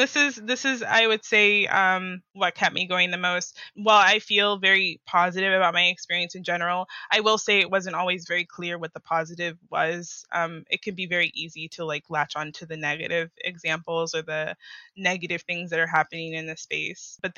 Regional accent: United States; I mean, there are still things that I prefer as an American, but I feel far less judgy about things that don't match up

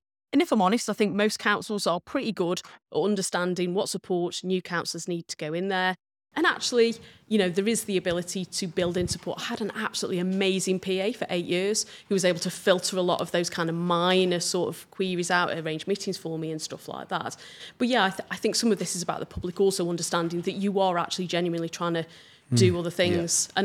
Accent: Stoke-on-Trent, West Midlands, United Kingdom; And they also know I come from Stoke-on-Trent because the question's always about Stoke-on-Trent.

